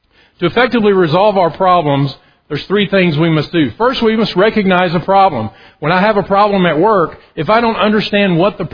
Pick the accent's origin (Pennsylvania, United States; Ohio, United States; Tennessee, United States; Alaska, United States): Tennessee, United States; I was brought up in Middle Tennessee. We moved to East Tennessee.